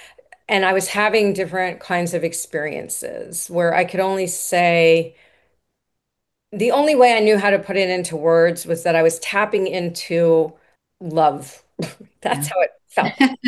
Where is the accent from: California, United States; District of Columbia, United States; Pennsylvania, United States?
District of Columbia, United States; Washington; as in addition to how I was raised in Washington, D.C., very socially conscious